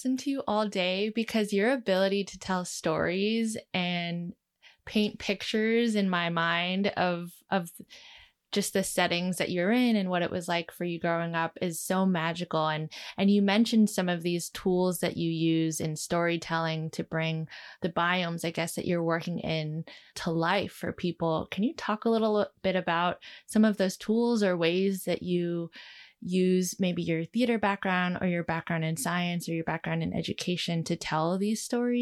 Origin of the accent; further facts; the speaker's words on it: San Diego, California, United States; I had no idea. And I'm from San Diego.